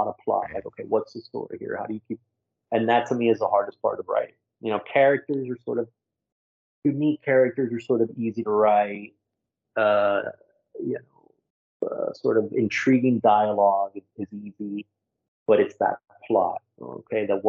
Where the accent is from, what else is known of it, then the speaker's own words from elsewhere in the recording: Miami, Florida, United States; And that's what, growing up in Miami, a place like Miami, that's very much ingrained in me. I can, you know, I speak with my parents and I just switch it because there's, you know, I'm proficient in Spanish.